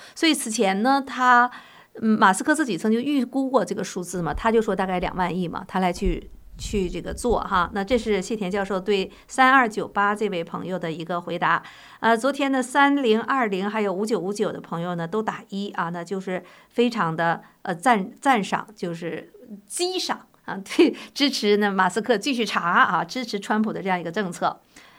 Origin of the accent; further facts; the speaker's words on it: United States; 在争取我们美国人的钱